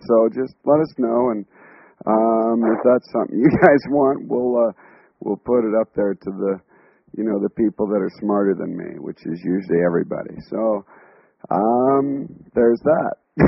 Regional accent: Canada; I am Canadian. I'm still Canadian.

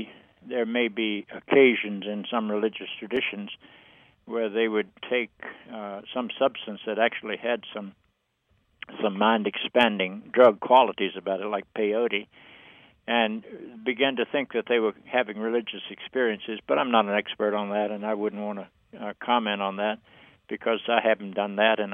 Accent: the South, United States; I grew up in the South, and we had to fight the civil rights battles for the dignity and humanity of people of color

